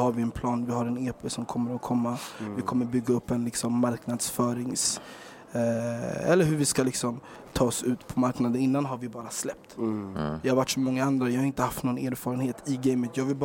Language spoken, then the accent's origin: Swedish; Rågsved, Stockholm County, Sweden; Det är kul, jag är från Rågsved. Mina föräldrar är från Sierra Leone. Alla tror att jag är gambian, men jag är inte gambian.